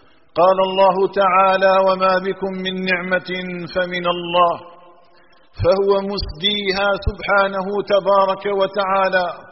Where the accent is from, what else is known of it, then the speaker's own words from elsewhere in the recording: Algeria; بلدنا الجزائر